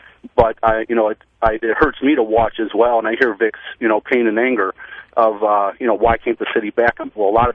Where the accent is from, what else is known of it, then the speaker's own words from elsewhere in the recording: Detroit, Michigan, United States; now in Jacksonville, United States; I'm from Detroit. I moved here 10 years ago.